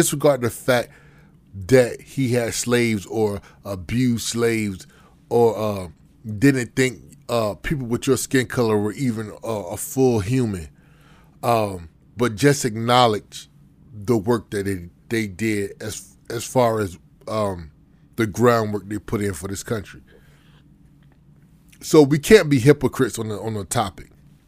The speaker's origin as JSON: {"language": "English", "region": "Virginia", "country": "United States", "said": "So I'm from Virginia, so I know a lot of black people walking around with that Jefferson last name is related to Thomas Jefferson."}